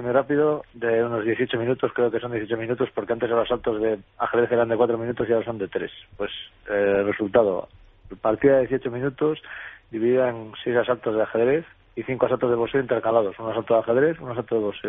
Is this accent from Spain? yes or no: yes; Spain; Soy yo, un español